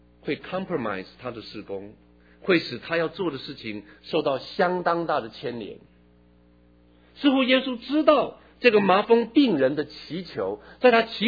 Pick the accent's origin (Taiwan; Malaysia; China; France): China; 其实我们中国人 有一句话说众星拱月，我们中国人有没有说过众星拱日的？